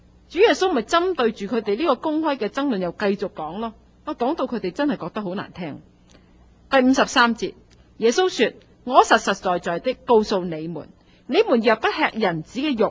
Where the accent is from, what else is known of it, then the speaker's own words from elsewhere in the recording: Guangdong, China; 就好像我们广东人讲句说话